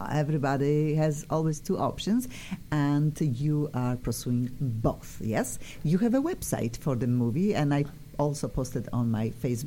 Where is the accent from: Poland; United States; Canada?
Poland; English is a second language; I am originally from Poland. Obvious, my accent is obvious. Cannot get rid of my accent.